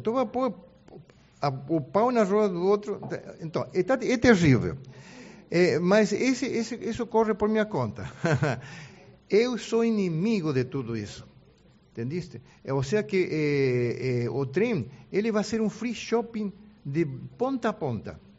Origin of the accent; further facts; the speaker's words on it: Argentina; now in Brazil; eu sou argentino por nacionalidade, né? Mas faz 40 anos que moro no Brasil, e tenho filhos e netos brasileiros, ou seja, tenho a dupla nacionalidade, digamos.